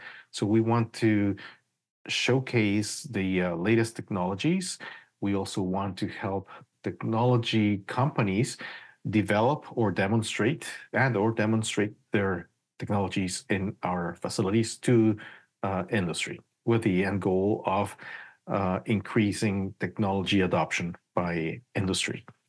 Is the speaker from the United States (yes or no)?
no; Guatemala; moved away as an adult; now in Guelph, Canada; Both of these jobs were in my home country, Guatemala. Then in 2002, my family and I emigrated to Canada, and we've been in Guelph since then.